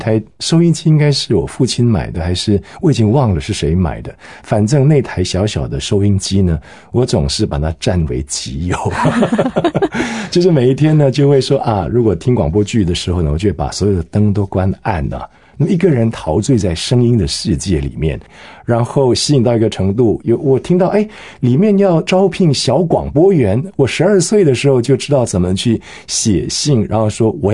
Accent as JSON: {"language": "Chinese", "country": "Singapore", "tie": "born or raised there", "said": "对对，我从小在新加坡长大，在新加坡出生啊"}